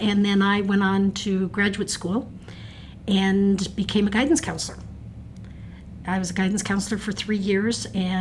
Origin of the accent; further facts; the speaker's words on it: Seattle, Washington, United States; also born or lived in Madison; I was born in Madison, but at 3 weeks old, Mom packed us up and moved us out to Seattle because my dad had taken a professorship at UWASH. So then I spent the next 12 years in Seattle as a faculty brat.